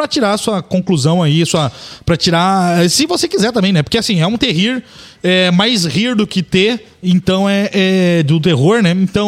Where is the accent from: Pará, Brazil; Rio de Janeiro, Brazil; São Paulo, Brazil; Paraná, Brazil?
Rio de Janeiro, Brazil; Carioca, né? Eu sou carioca, né? Adoro o Rio. Amo o Rio de Janeiro.